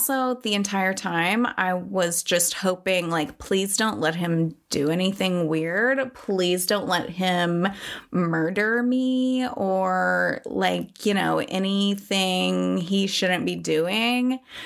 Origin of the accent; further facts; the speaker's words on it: United States; foreign to me because I'm American